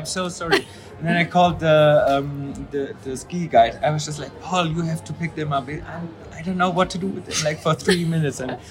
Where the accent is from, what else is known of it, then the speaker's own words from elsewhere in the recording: Germany; now in Austria; our capital is like 7 hours away from my hometown. And like when I'm here in Austria, like the people are always saying, "Oh yeah, the German one,"